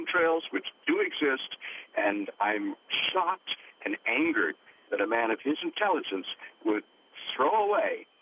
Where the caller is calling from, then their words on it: Claryville, New York, United States; I'm calling from Claryville, New York